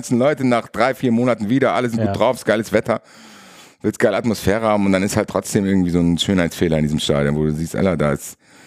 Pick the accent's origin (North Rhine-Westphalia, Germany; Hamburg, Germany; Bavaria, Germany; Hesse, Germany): Hesse, Germany; Frankfurt; soll auch gar nicht so als Frankfurter arrogant rüberkommen